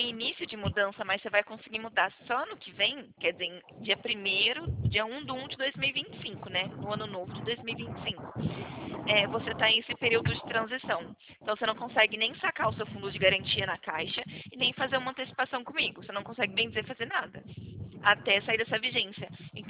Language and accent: Portuguese; São Carlos, São Paulo, Brazil; Sou de São Carlos.